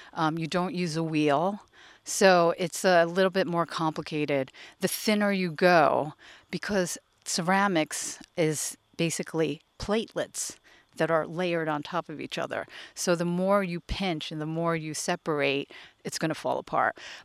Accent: United States; growing up in America, I didn't really learn about what happened to these people.

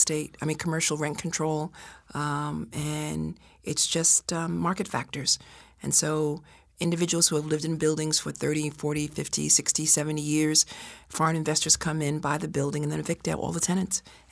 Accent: Brooklyn, New York, United States; I was born in Park Slope, raised in Park Slope. I now live in Clinton Hill, Fort Greene, my former council district.

